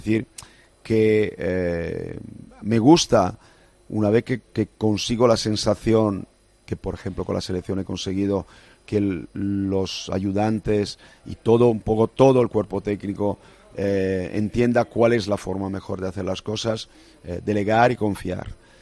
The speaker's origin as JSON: {"language": "Spanish", "town": "Brescia", "region": "Lombardy", "country": "Italy", "also_born_or_lived": "Marbella, Spain", "second_language": "Spanish", "said": "cuando me dicen, yo soy de Brescia y soy de Marbella. Ese es esos son mis sentimientos de pertenecer."}